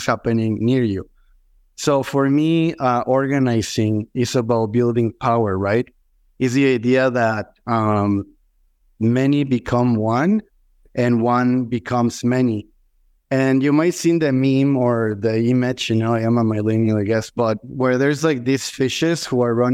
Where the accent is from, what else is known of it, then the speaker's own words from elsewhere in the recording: Mexico City, Mexico; I was born and raised in Mexico. So back in 1984, it was probably like between 9 or 10 in Mexico City.